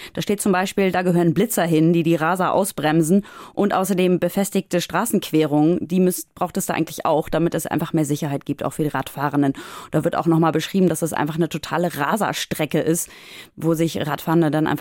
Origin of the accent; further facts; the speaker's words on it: Hamburg, Germany; Und ich finde es auch einfach als Hamburgerin total interessant